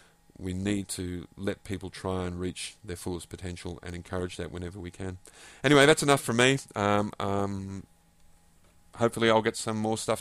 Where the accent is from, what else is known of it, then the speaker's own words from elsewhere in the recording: Australia; accent: Australian; I hope my Australian accent isn't too difficult to understand or too irritating.